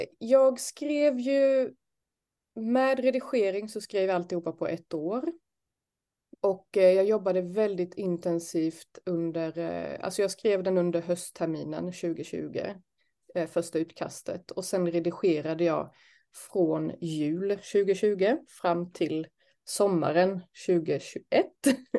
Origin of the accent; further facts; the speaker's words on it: Småland, Sweden; also born or lived in France; Och så kommer jag delvis från Frankrike också då. Så att jag har ju väldigt mycket Småland i mig. Men också väldigt mycket Frankrike då. Så det är min bakgrund kan man väl säga. Att jag har vuxit upp på båda hållen.